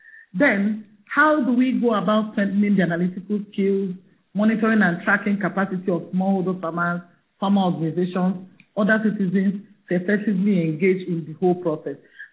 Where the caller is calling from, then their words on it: Nigeria; I'm calling in from Nigeria.